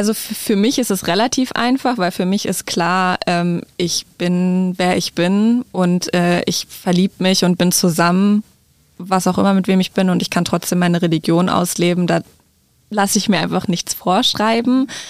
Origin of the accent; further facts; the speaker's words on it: Hanover, Lower Saxony, Germany; Ich komme aus Hannover ursprünglich und habe da nichts gefunden.